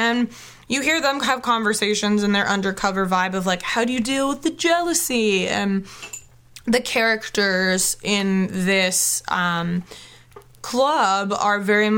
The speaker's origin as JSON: {"language": "English", "region": "Midwest", "country": "United States", "said": "that's just because we're from the Midwest and, like, we're, like"}